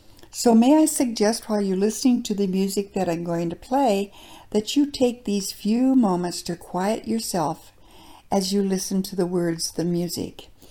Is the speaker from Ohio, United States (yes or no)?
no; South Dakota, United States; Since I'm from South Dakota too, it piqued my interest.